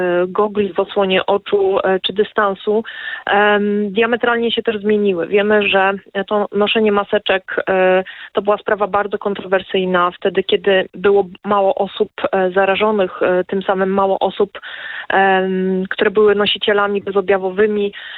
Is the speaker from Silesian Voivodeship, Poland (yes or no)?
yes; Silesian Voivodeship, Poland; Ja jestem ze Śląska